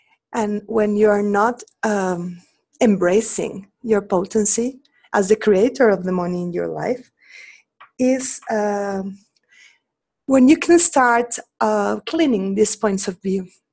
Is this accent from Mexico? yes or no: yes; Mexico; English is a second language; Actually, I am from Mexico, and in all Latin America, what I have found is that people love having money as the major excuse for not living their life.